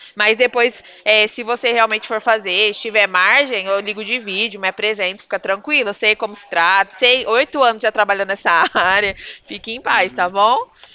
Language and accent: Portuguese; Bebedouro, São Paulo, Brazil; eu sou de Bebedouro